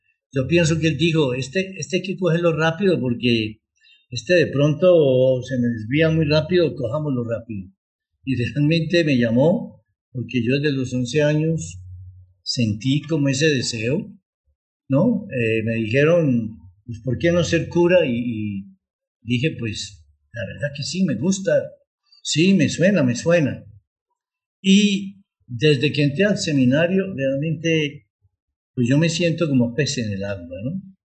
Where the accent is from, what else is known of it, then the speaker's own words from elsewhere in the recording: Manizales, Caldas, Colombia; No, precisamente yo nací en Manizales, ciudad, porque mis padres, cuando ya crecieron mis hermanas, pues resolvieron venirse a Manizales para la educación de mis hermanas, ¿no? Entonces yo nací acá. Pues fui el menor.